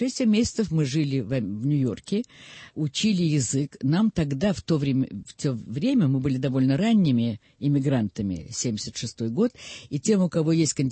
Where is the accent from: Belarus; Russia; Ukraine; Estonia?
Russia; Perm, Perm Krai; вот как в детстве меня водили в Молотове